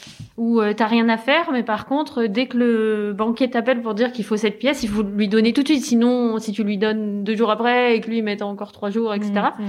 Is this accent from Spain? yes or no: no; France; ramenons ce petit monde qu'on aime bien chez nous, en France, parce que c'est quand même la France chez nous